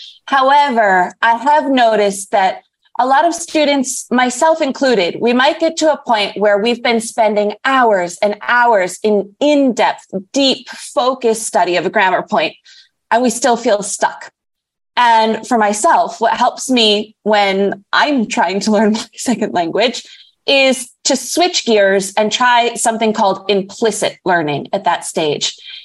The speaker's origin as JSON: {"language": "English", "region": "New York", "country": "United States", "lives_now": "Cuernavaca, Mexico", "said": "as you mentioned. Originally, I'm actually from upstate New York, near the border with Canada. But I'm currently living in a city called Cuernavaca in Mexico"}